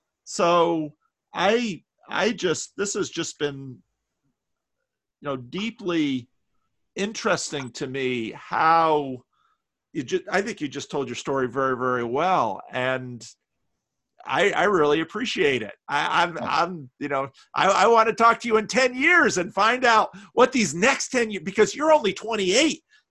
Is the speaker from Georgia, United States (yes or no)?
no; Paterson, New Jersey, United States; You know, so I grew up in Paterson, which is outside New York